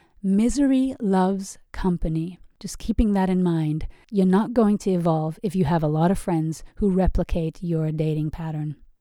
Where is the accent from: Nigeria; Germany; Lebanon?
Germany; also born or lived in England / United States; I grew up in Germany, in England, and in the States. So always in the West, always in very wealthy nations.